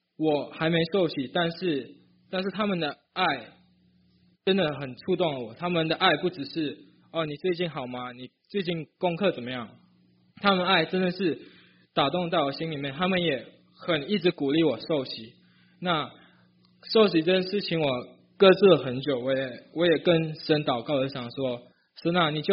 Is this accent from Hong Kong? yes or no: no; Malaysia; now in Vancouver, Canada; 我是从马来西亚来的，我现在在Vancouver 读SFU 读 Mechatronics Engineering，